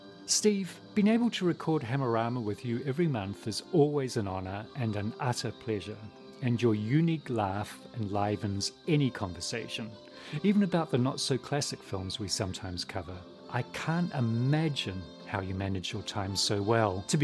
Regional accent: New Zealand; from New Zealand

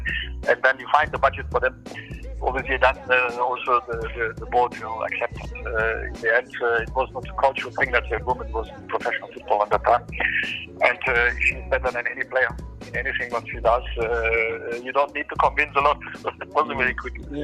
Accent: Germany; also born or lived in Turkey; I come from Turkey, but grew up in Germany.

